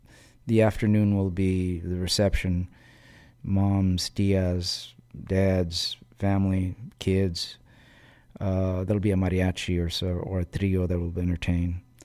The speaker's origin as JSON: {"language": "English", "town": "Los Angeles", "region": "California", "country": "United States", "tie": "born or raised there", "said": "Like any other kid growing up in the United States, and in our case growing up in East Los Angeles, predominantly Mexican and Mexican-American community, we were going to homogenize."}